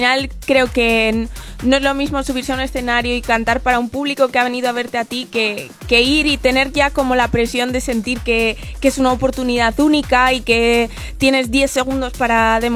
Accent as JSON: {"language": "Spanish", "town": "Bilbao", "region": "Basque Country", "country": "Spain", "said": "soy de aquí de Bilbao."}